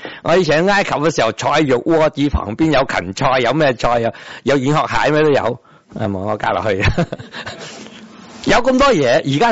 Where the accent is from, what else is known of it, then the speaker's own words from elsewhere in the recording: Guangdong, China; 这个唔系好唔系我哋广东人唔好成日谂食嘢啊